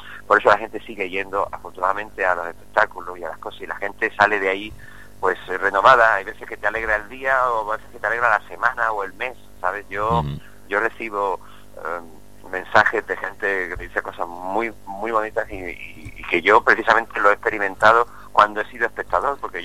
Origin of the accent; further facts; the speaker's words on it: Redondela, Galicia, Spain; el domingo en mi pueblo, en Redondela.